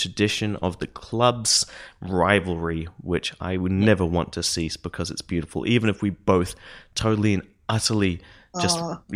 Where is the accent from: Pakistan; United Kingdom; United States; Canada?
United Kingdom; England; now in Australia; I'm in Australia. You're in Australia. Yes, we're English originally.